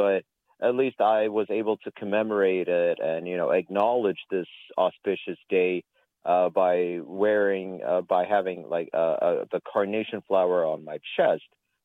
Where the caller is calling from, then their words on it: Lisbon, Portugal; calling from Lisbon, Portugal.